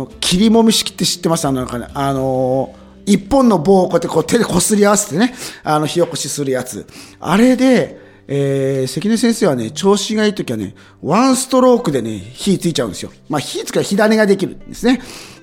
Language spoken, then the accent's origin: Japanese; Fukushima, Japan; 僕は福島県の出身なので